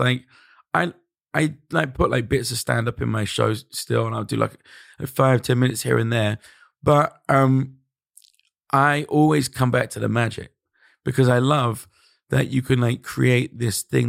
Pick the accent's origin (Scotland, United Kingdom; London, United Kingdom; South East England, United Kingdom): London, United Kingdom; I'm from London.